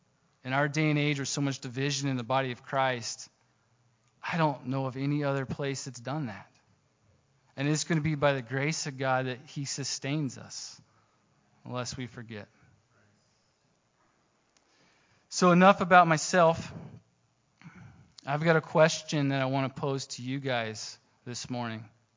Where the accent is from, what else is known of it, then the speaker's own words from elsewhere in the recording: Kansas, United States; also born or lived in Idaho; now in Kodiak, United States; We grew up in Kansas. We were last in Idaho.